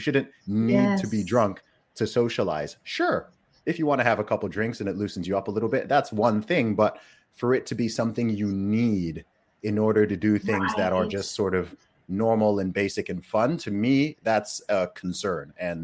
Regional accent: Saudi Arabia; I grew up in Saudi Arabia. So I grew up in a dry country, not just in terms of the temperature, but I grew up in a place where alcohol is illegal.

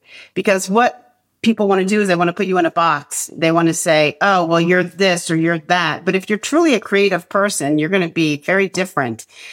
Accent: Bronxville, New York, United States; And where I grew up in Bronxville, New York, going to see an astrologer was not part of the vernacular in our culture.

